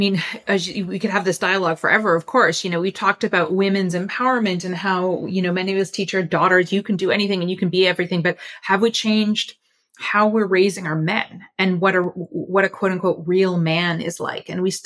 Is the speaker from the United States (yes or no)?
no; Canada; I found it hard to believe too, you know, and I, as I said, born and raised in Canada.